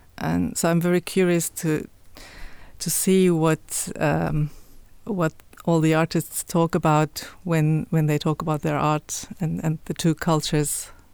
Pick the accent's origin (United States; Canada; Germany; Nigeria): Germany; Cologne, North Rhine-Westphalia; Yeah, I'm from Cologne. I mean, of course, I say I'm from Germany when I meet people, but the sense of belonging, perhaps, is more the Cologne connection.